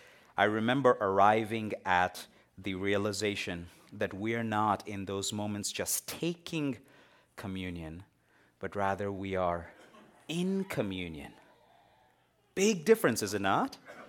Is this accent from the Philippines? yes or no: no; India; I was born and raised in India, but I grew up in the church. So I was in the minority, right? Christians only form about 2% of the Indian population. Praise God, I was born into a Christian home.